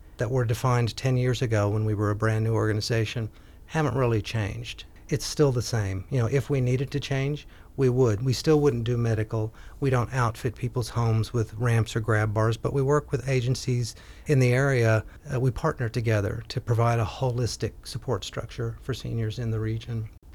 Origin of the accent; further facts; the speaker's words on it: Texas, United States; even though they lived in Iowa and I grew up in Texas.